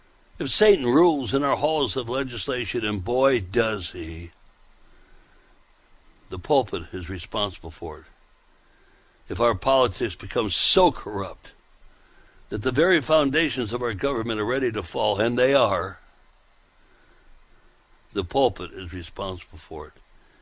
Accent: United States; born there; But I'm thankful to Almighty God that I was born in America when she was still great because she was still good.

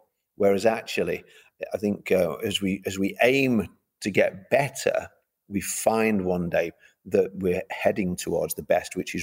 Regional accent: Manchester, North West England, United Kingdom; I'm from Manchester originally. I was a police officer here for over 10 years.

